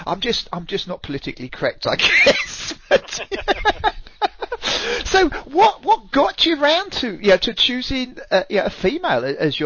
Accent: Barnet, London, United Kingdom; the deciding battle of the War of the Roses was in my hometown of Barnet, where Warwick the Kingmaker met his end

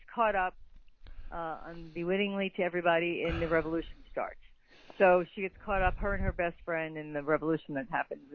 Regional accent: New York City, New York, United States; also born or lived in Los Angeles; now in Stamford, United States; I was raised in the Bronx, and then I moved to LA and lived around the world, and then wound up back in New York, and now I'm in Stanford

